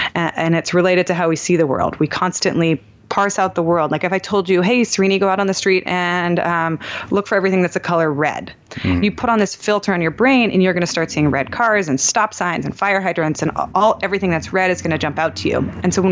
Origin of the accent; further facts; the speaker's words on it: Palo Alto, California, United States; also born or lived in Heidelberg, Germany; Grew up in Palo Alto, California, but I was actually born in Heidelberg, Germany. So my parents were living abroad and they had 2 babies while they were living in Germany.